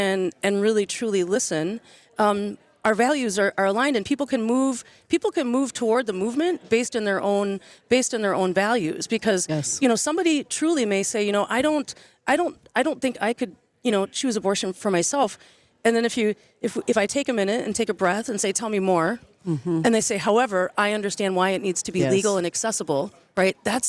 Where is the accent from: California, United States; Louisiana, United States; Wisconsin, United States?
Wisconsin, United States; I don't know if you can tell by the accent, but I born and raised